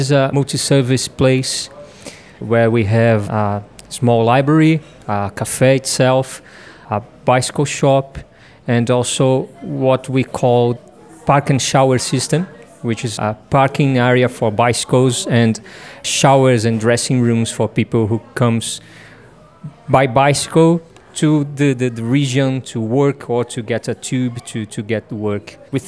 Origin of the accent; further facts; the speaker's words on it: Sao Paulo, São Paulo, Brazil; from Sao Paulo, naturally from Sao Paulo.